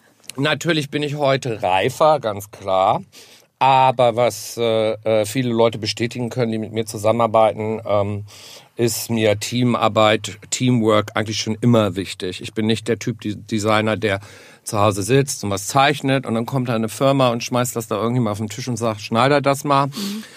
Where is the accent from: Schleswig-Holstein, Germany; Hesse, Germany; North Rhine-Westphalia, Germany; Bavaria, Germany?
Schleswig-Holstein, Germany; Bad Oldesloe; Ich komme eigentlich aus der Nähe von Bad Oldesloe im Kreis Stormarn. Das ist zwischen Hamburg und Lübeck.